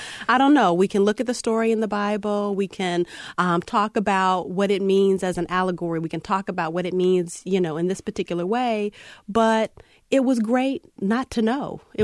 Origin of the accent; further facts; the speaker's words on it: Charlotte, North Carolina, United States; I often say I grew up across the street from Charlotte because our area got annexed into Charlotte later.